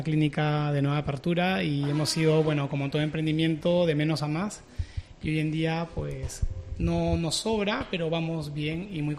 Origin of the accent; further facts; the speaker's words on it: Peru; moved away as an adult; Era funcionario del Estado, trabajé como odontólogo para el ejército del Perú, tenía el grado de teniente